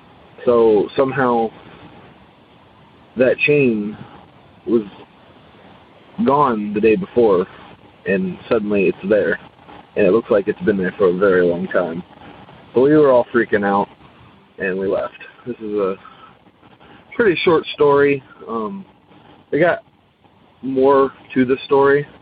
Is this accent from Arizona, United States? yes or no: no; Louisville, Kentucky, United States; I'm from Louisville, Kentucky.